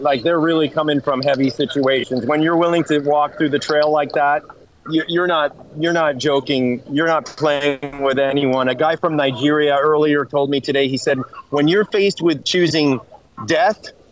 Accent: Panamá, Panama; I grew up here in the Canal Zone in Panama. I am an American.

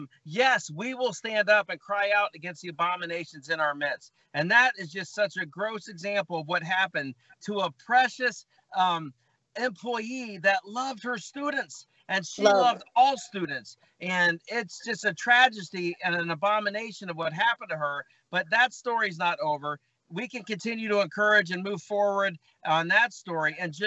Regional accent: Dublin, Ohio, United States; can't wait to watch you play in my hometown next year in Dublin, Ohio.

